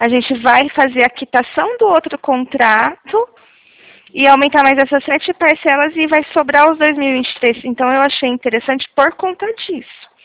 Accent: São Paulo, Brazil; eu sou de São Paulo

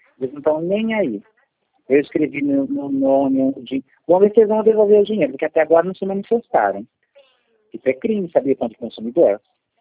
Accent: São Paulo, Brazil; Eu moro no interior. Eu sou de São Paulo.

